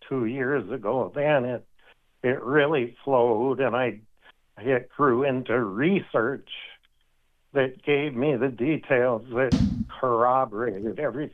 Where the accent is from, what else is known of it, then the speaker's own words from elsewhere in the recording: Nebraska, United States; one of those classmates was from my home state, Nebraska.